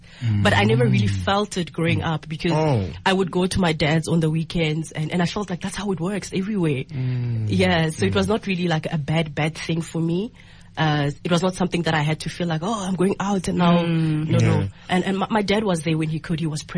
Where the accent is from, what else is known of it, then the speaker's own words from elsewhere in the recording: Nkowankowa, Limpopo, South Africa; I am 33 years old, and I come from Nkowankowa on the outskirts of Zinin.